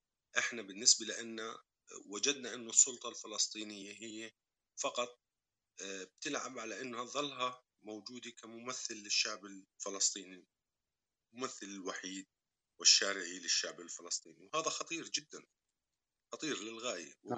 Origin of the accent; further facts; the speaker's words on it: Jordan; لكن أنا كأردني لما أقولها بقولها بطريقة موضوعية